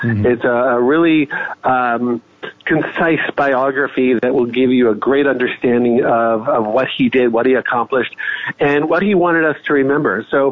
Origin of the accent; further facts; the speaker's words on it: Canada; I grew up in Canada, and I remember as a teenager in the 80s thinking Russia's going to launch a nuke